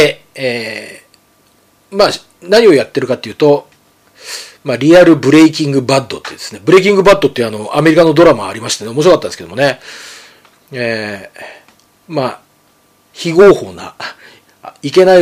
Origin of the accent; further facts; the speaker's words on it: Hokkaido, Japan; 北海道、私のふるさとの北海道が数年に一度の猛吹雪に襲われる